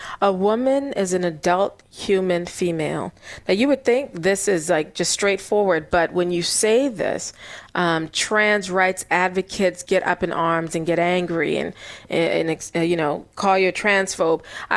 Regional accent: South Carolina, United States; who's a professor at the College of Charleston in Charleston, South Carolina, which is my home state.

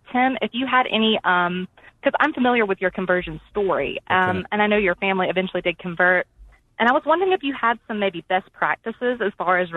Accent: Mississippi, United States; I'm from Mississippi, actually, so I'm a long way from home.

